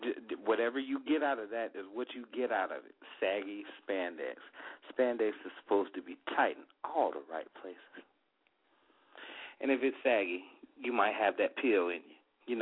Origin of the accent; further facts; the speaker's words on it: Pennsylvania, United States; If y'all know, I'm from the Keystone State, PA in the house, 412, what it is.